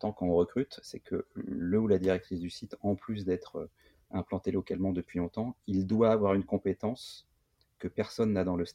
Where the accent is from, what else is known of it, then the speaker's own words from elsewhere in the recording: Montreuil, Île-de-France, France; parce que Christine et moi, on est de Montreuil, on connaissait Montreuil